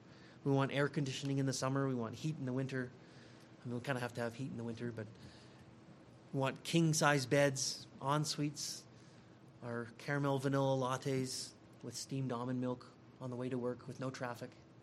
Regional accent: Midwest, United States; As I come here from the Midwest, it's kind of boring there.

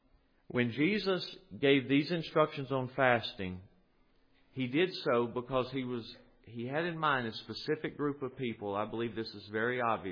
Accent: the South, United States; I know y'all don't realize I'm from the South, but I am. In a southern, fundamentalist, non-reformed, evangelical environment

